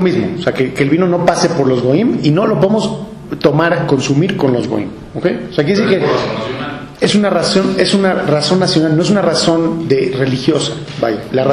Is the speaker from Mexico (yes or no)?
yes; Mexico; Yo voy aquí con mi parche de México, ¿sí? Y entonces estás, ¿por qué estás con México? Soy nacionalidad mexicana.